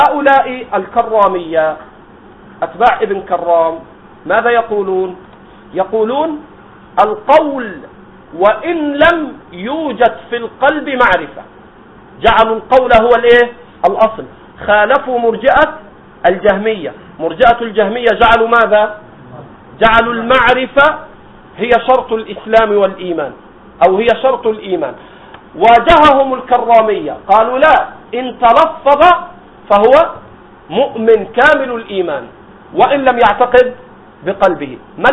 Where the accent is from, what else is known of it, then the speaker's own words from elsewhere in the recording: Egypt; أنا أنكر على الشباب عندي في مصر